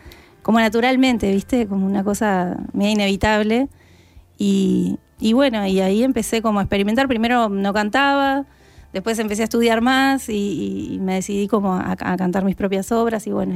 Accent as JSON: {"language": "Spanish", "town": "Shangri-La", "region": "Canelones", "country": "Uruguay", "tie": "born or raised there", "said": "vivo, me crié en Shangri-La"}